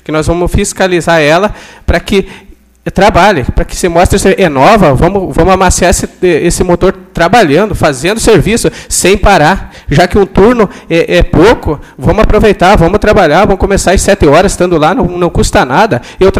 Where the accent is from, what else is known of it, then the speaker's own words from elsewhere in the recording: São Miguel, Brazil; plantou lá na minha terra, lá em São Miguel